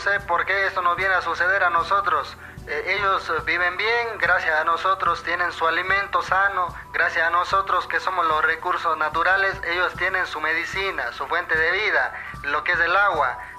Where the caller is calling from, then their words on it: Amazon, Ecuador; Le estoy llamando de la Amazonía ecuatoriana.